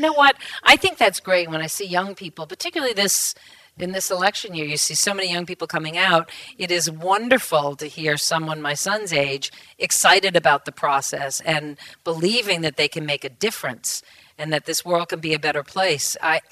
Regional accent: East Providence, Rhode Island, United States; I grew up in East Providence, and I went home to my parents' house

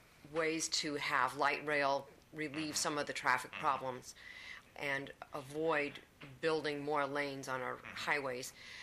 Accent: California, United States; now in Atlanta, United States; Yeah, I'm a Californian, but this is my second trip to Georgia.

